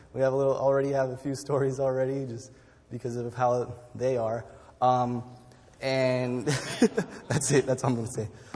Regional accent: San Diego, California, United States; So from San Diego, yes, I'm just graduated from West Coast.

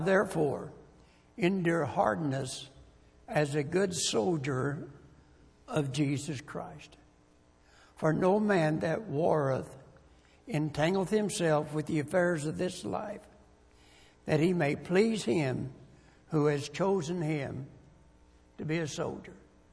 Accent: United States; born there

